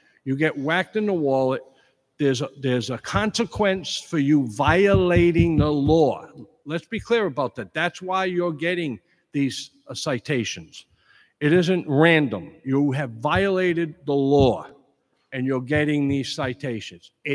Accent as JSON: {"language": "English", "town": "Pawtucket", "region": "Rhode Island", "country": "United States", "tie": "born or raised there", "said": "I go to Pawtucket every now and then. That's my hometown."}